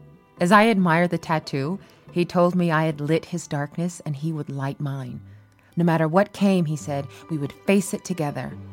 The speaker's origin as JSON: {"language": "English", "town": "Brooklyn", "region": "New York", "country": "United States", "tie": "born or raised there", "said": "We had moved back to Brooklyn, my hometown, because my driving had become untenable."}